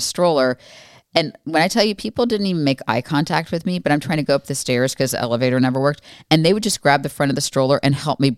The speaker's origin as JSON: {"language": "English", "region": "Florida", "country": "United States", "said": "I was from Florida"}